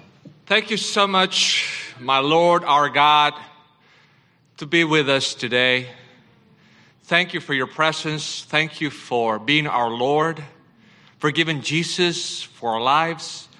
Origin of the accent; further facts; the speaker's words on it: Honduras; I'm from Honduras, Central America.